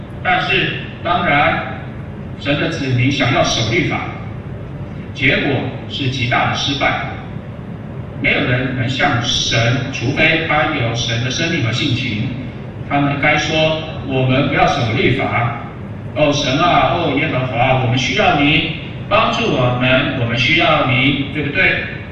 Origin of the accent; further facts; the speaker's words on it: China; 你们知道我从中国来